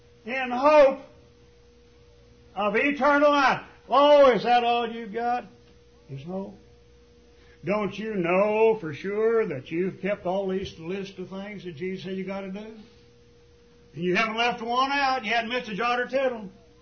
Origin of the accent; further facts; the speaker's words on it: Texas, United States; When I'm a little boy growing up in Dickens County, Texas, we lived about a quarter of a mile, maybe that much.